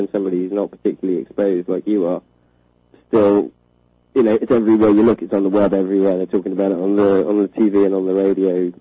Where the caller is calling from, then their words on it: Wales, United Kingdom; I'm not Welsh.